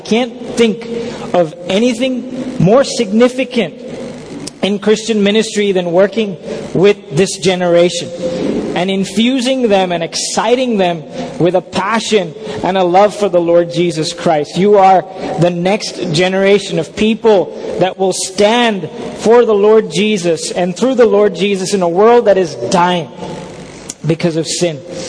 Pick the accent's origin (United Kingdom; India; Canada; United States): India; I am an Indian and I am proud of being an Indian.